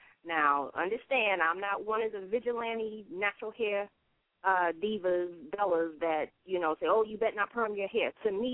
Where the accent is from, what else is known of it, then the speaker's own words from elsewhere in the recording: South Carolina, United States; accent: Geechee; And I know growing up, I fell right in the middle. Either I was not Geechee enough for some people